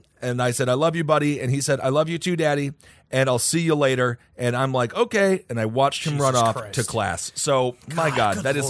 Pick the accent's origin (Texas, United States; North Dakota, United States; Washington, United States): North Dakota, United States; born there; it takes place in my birth state. I was born in North Dakota, and this